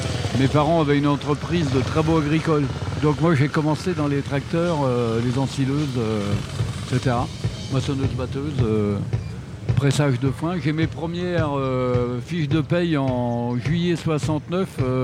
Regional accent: western France, France; surtout dans l'Ouest, qui était ma région d'origine.

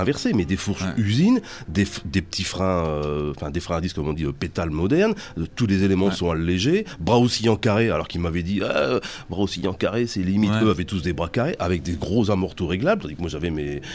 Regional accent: France; mais je suis français

